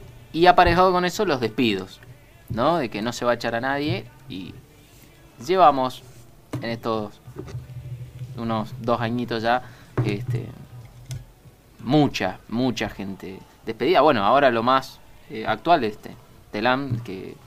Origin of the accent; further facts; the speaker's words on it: Argentina; soy argentino